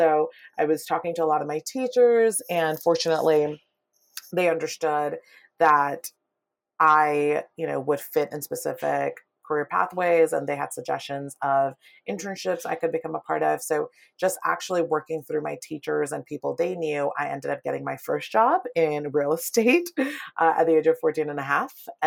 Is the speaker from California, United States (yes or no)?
yes; Palo Alto, California, United States; also born or lived in Pakistan; I was raised in Palo Alto, but I had a very unconventional upbringing in the sense that we moved from Pakistan.